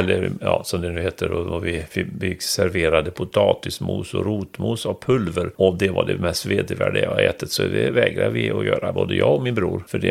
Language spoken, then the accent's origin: Swedish; Trollhättan, Västra Götaland County, Sweden; men du kan väl se att jag kommer från Trollhättan.